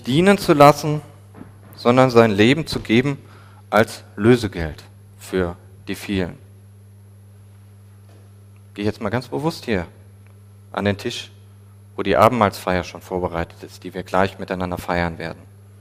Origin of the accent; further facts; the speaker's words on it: Germany; Das haben wir als Deutsche sehr deutlich zu spüren bekommen